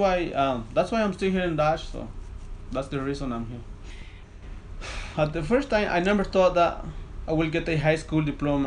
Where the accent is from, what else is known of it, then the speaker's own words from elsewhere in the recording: Guatemala; English is a second language; and then Spanish I learned in school in Guatemala. And then, well, it was hard for me here because I didn't speak English.